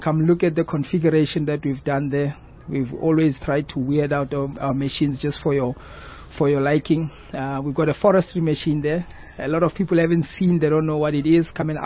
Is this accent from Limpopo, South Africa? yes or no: no; Mahikeng, North West, South Africa; Yes, I spent a lot of time in Bloemfontein, Wolmaranstad, and I'm actually from Mafeking.